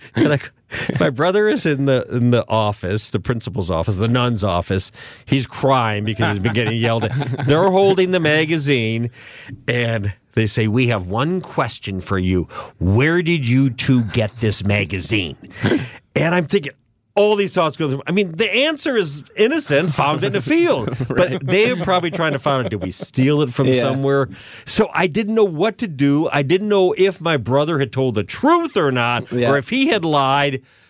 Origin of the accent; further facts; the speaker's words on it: Ann Arbor, Michigan, United States; Growing up in Ann Arbor, went to St. Thomas Catholic School, and I must have been fifth or sixth grade